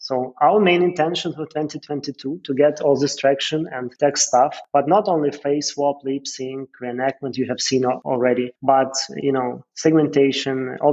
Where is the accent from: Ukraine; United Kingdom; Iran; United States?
Ukraine; Kyiv; I'm a great fan of the place where I'm from. I'm Ukrainian. I'm calling from Kyiv.